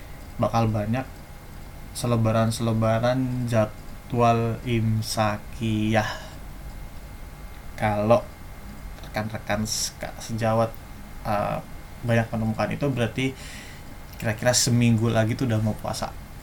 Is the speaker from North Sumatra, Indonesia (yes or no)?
no; East Java, Indonesia; di desa gue di daerah Jawa Timur itu imsak kurang 1 menit